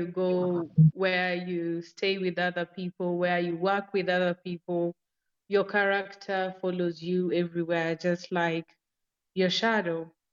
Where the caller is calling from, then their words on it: Nairobi, Kenya; I'm speaking from Nairobi, Kenya.